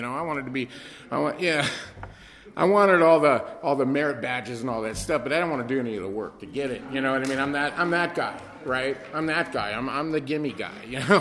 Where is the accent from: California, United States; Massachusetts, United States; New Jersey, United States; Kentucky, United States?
California, United States; Redondo Beach; born there; I was born in Redondo Beach to a mom who should never have had kids